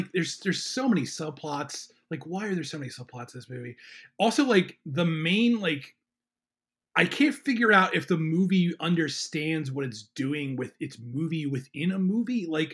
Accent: Philadelphia, Pennsylvania, United States; He's from Philadelphia. I'm from Philadelphia.

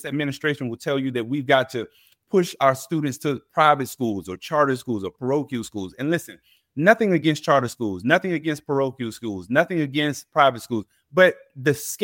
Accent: Florida, United States; Well, listen, I'm from Florida.

